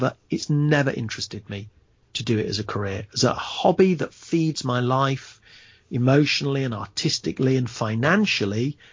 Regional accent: Leicester, East Midlands, United Kingdom; now in London, United Kingdom; Yeah, I've lived here a long time, but I'm from Leicester originally.

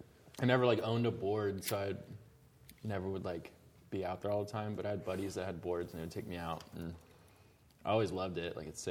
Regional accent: California, United States; also born or lived in Ventura; I'm from California originally. And so I was living in Ventura at the time.

